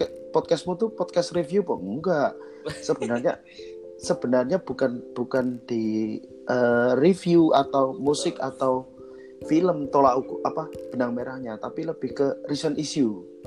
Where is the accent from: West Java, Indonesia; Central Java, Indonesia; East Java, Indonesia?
East Java, Indonesia; Lamongan; now in Yogyakarta, Indonesia; aku kan pindah dari Jawa Timur, dari Lamongan itu ke Jogja itu tahun-tahun 2000. 2000-2001.